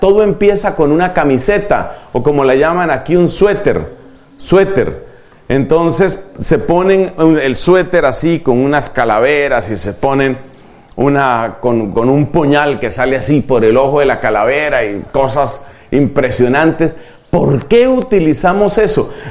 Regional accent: Bucaramanga, Santander, Colombia; en la ciudad de Bucaramanga. En mi país estábamos haciendo oración por algunas personas

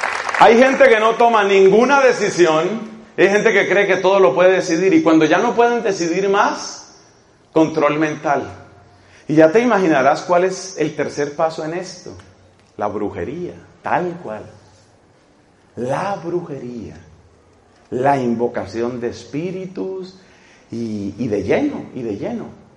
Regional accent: Colombia; en mi país, en Colombia.

